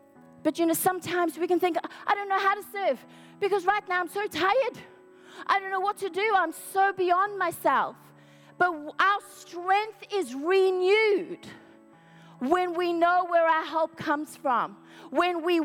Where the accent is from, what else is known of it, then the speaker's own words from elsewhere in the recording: South Africa; Like as a child, I grew up in South Africa and we were always along the coast and different things.